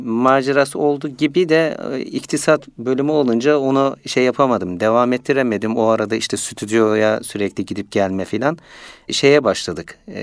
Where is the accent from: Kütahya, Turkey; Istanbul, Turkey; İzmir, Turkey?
Istanbul, Turkey; also born or lived in Ereğli, Zonguldak; Ben Zonguldak Ereğli'de doğdum. 1975 tarihinde. İlkokuldan sonra, yani ortaokuldayken İstanbul'a, işte birinci sınıfa burada başladım. İstanbul'a geldik. İstanbul'da yaşamaya başladık.